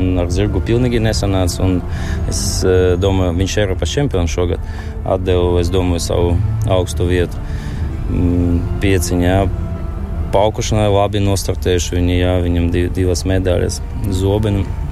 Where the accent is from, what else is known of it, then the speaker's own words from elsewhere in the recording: Ukraine; Latvian is a second language; esmu Ukrainis